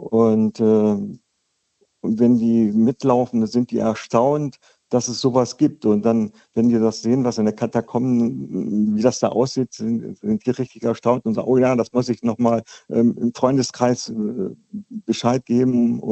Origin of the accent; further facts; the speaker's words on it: Wolfsburg, Lower Saxony, Germany; ich bin gebürtiger Wolfsburger